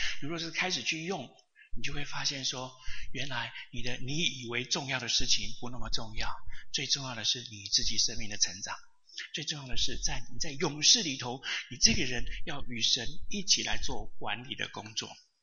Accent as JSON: {"language": "Chinese", "region": "New York", "country": "United States", "said": "我从纽约来哦，来到这个地方，来到贵宝地哦"}